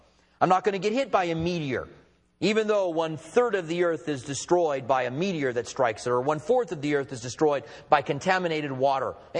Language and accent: English; United States; Well, it is true I'm an American. My accent probably gave that away.